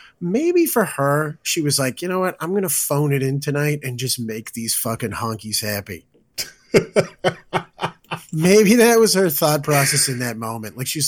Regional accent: Boston, Massachusetts, United States; I'm from Boston. The A's and the H's and everything start to disappear when you get real angry.

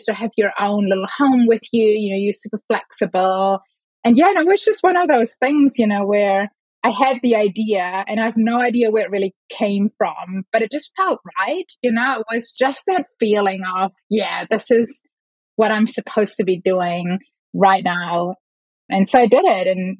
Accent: Germany; now in New Zealand; So I grew up in Germany and I moved to New Zealand 17 years ago now.

